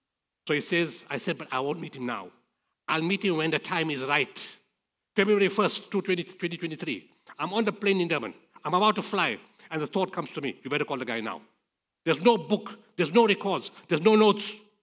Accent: India; Because I'm an Indian, $50 an hour.

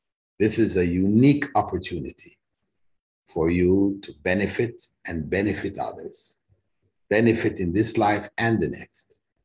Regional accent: Toronto, Ontario, Canada; I grew up in Canada, in Toronto, back from the 50s, early 60s.

